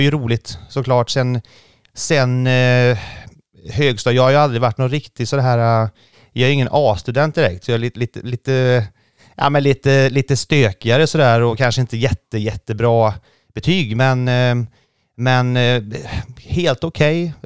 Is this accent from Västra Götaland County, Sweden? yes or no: yes; Tidaholm, Västra Götaland County, Sweden; born or raised there